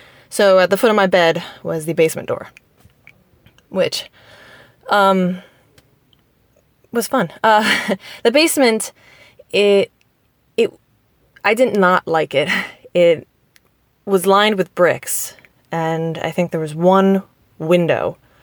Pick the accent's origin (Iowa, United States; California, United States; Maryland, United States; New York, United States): Maryland, United States; now in Florida, United States; I'm from Maryland, currently living in Florida.